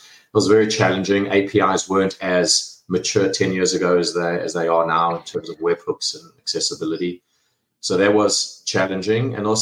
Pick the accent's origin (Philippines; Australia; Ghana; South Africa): South Africa; now in United States; I am South African, if you're all trying to place the accent